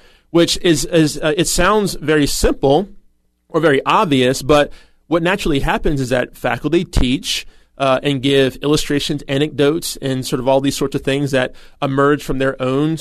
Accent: Chicago, Illinois, United States; moved away; also born or lived in Bakersfield; so I was born in Chicago. I lived in the south side of Chicago for a number of years. As a family, we moved to Southern California.

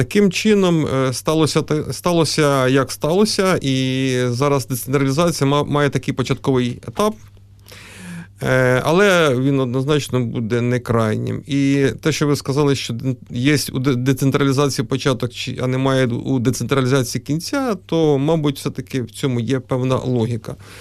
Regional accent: Reshetylivka, Poltava Oblast, Ukraine; born there; Так, я народився в Решетилівці Полтавської області і зараз там проживаю

